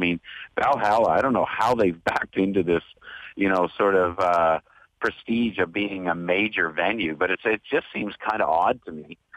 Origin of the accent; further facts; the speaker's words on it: Canada; as far as a Canadian, I think the pressure that's on you to perform well in your own country